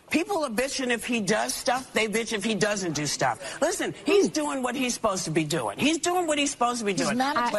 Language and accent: English; United States; I'm an American. I'm a little pissed off about having overpriced stuff.